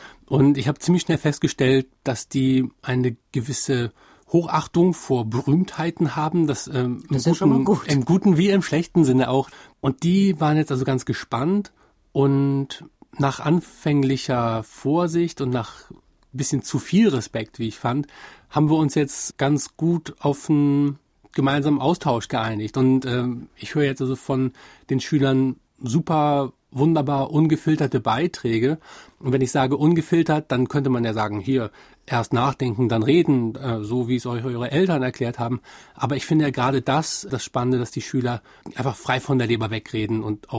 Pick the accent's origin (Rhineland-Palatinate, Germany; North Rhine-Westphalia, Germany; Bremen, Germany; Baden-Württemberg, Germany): Bremen, Germany; born there; dass ich hier an der Basis dieses Projekt machen kann und auch so schön in meiner Geburtsstadt Bremen